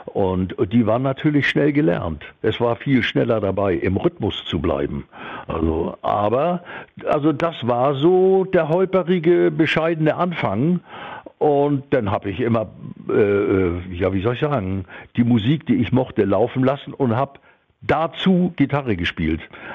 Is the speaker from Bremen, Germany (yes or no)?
no; Hamburg, Germany; born or raised there